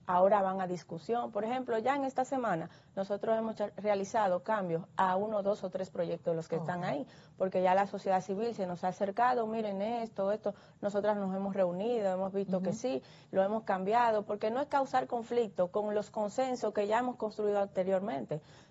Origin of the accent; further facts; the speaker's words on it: Dominican Republic; Como dominicanos somos número uno en el béisbol.